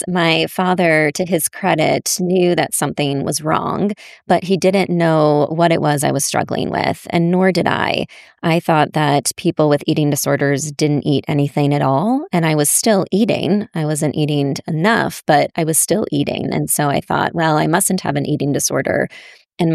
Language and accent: English; Massachusetts, United States; So I grew up in Massachusetts, and Boston Children's Hospital had and continues to have an eating disorder unit.